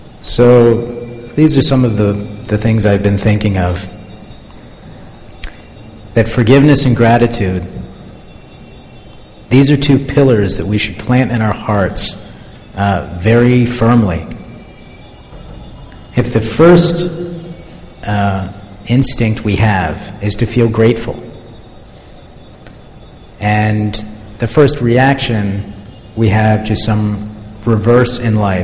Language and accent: English; Southeast, United States; I come from the United States. I come actually from the south, the southeast of the United States, where it's very, very common that you go out into the street and you meet what we affectionately call Bible thumpers.